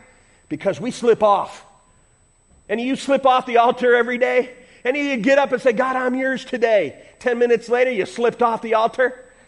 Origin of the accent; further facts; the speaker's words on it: Chicago, Illinois, United States; Again, I grew up in Chicago, so I'm not the one to be talking about this.